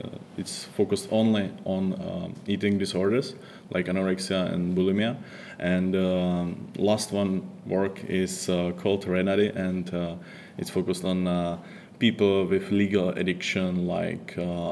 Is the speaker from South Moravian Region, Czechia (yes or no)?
yes; Brno, South Moravian Region, Czechia; English is a second language; I came from Czech Republic, from Brno